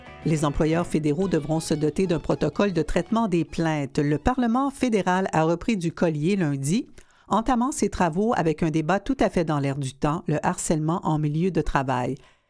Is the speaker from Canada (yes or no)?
yes; Quebec, Canada; nos propres faiblesses en tant que Québécois, en tant que Canadiens